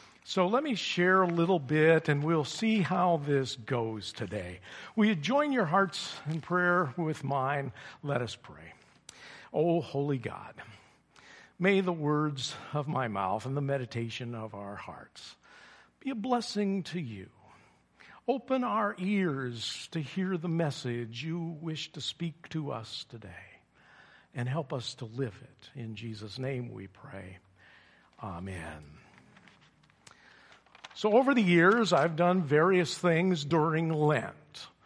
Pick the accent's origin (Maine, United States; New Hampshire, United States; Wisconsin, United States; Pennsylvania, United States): Pennsylvania, United States; also born or lived in California / Germany / Minnesota / New York; I was in the Army for a while, and I've lived in California. I grew up in Pennsylvania. I lived in Germany while I was in the service.